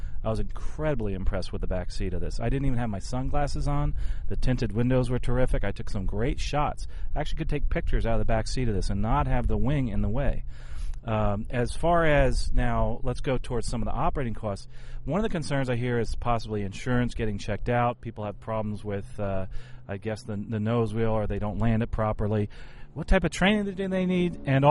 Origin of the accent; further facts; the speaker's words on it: St. Petersburg, Florida, United States; this is the brochure is actually from my hometown. It's in St. Pete